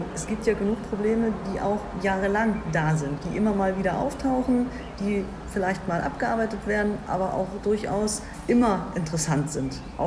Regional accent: Düsseldorf, North Rhine-Westphalia, Germany; Also das kenne ich aus meiner Heimatstadt Düsseldorf nicht.

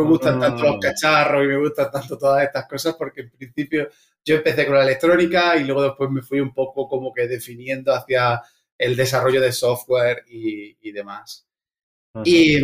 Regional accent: Extremadura, Spain; Yo soy un chaval extremeño de 31 años ahora mismo, ya casi 32, dentro de muy poco.

